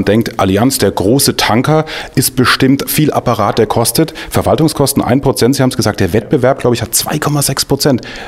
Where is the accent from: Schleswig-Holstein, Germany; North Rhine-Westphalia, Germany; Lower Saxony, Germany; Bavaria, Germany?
Bavaria, Germany; Jetzt bin ich Franke.